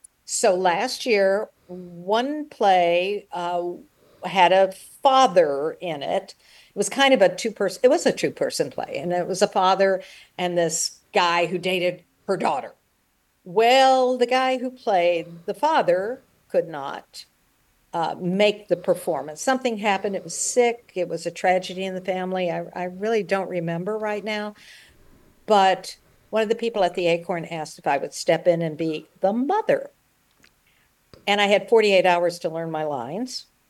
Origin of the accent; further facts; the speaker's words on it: Richmond, Virginia, United States; born there; I was born in Richmond, Virginia. My father was an Army captain. My mother was a nurse. And we moved around a lot.